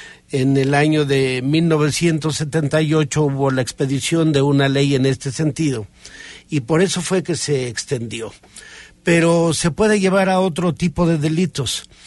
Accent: Mexico

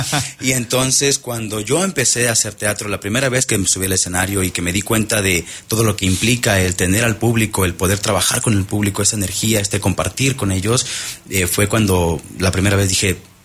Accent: Tamaulipas, Mexico; now in Querétaro, Mexico; Soy de Tamaulipas.

